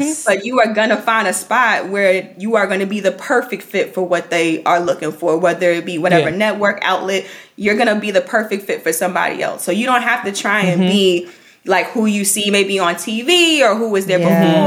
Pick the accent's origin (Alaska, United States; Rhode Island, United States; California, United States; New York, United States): New York, United States; Brooklyn; I'm from Brooklyn and I'm really from around the way. Like I'm from Flatbush